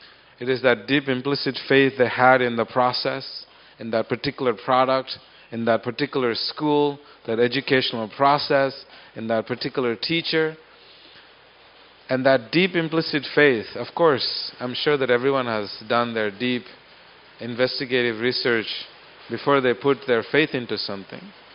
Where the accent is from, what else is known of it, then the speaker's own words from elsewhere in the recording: Mayapur, West Bengal, India; I grew up in Mayapur. You know, Mayapur is a very complex place and very diverse psychologically, intellectually, geographically